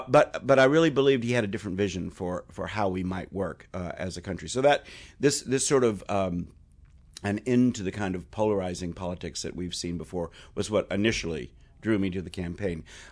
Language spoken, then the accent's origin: English; New Hampshire, United States; Of course, I'm from New Hampshire. It's the first primary.